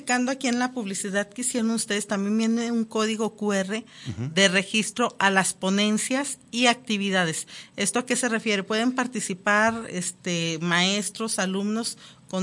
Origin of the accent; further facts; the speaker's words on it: Mexico; nosotros como mexicanos tenemos ese chip